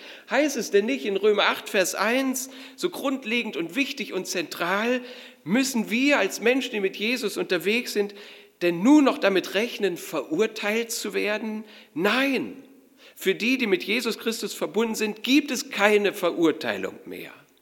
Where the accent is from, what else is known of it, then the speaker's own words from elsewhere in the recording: Germany; denn gerade wir als Deutsche denken ganz besonders schnell und vor allem immer an das Negative.